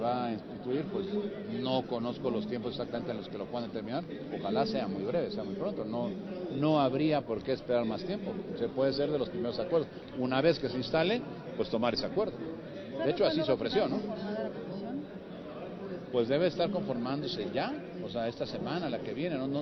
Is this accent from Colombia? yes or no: no; Mexico; al final todos somos mexicanos y todos tenemos el riesgo de tener eventos en seguridad.